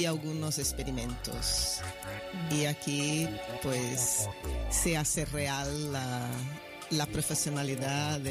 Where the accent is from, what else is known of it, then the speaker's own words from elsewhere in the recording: São Paulo, Brazil; now in Barcelona, Spain; Bueno, yo vengo de São Paulo